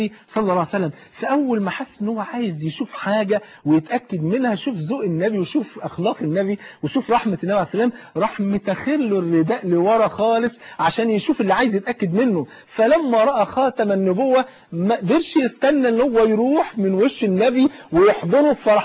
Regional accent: Egypt; ان انا افتخر اقول انا مصري

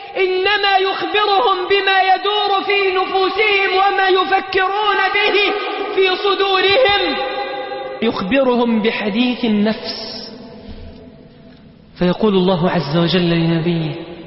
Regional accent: Mansoura, Dakahlia, Egypt; عندنا في المنصورة

